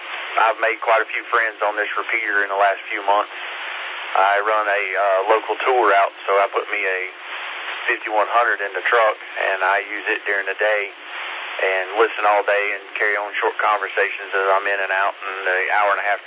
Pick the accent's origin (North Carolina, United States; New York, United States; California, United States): North Carolina, United States; Brevard; I was born and raised right here in Brevard, so I'm up and down the mountains around through here all my life.